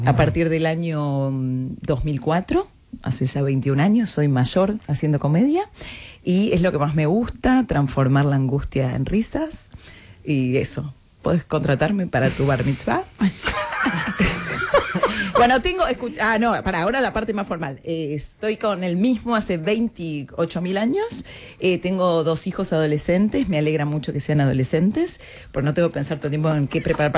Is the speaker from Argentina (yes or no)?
yes; Almagro, Buenos Aires, Argentina; born there; Nací en Almagro.